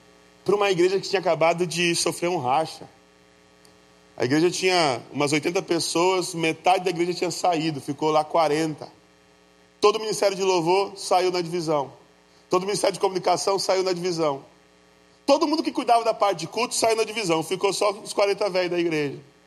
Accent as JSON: {"language": "Portuguese", "town": "Ariquemes", "region": "Rondônia", "country": "Brazil", "tie": "born or raised there", "said": "voltar para a minha cidade natal, interior de Rondônia. Lugar que vocês acham que só tem bicho, onça, né? O pessoal acha que só tem onça lá. Aí passa no Jornal Nacional que tinha uma onça passeando no meio da cidade lá, da minha cidade, de Ariquemes lá."}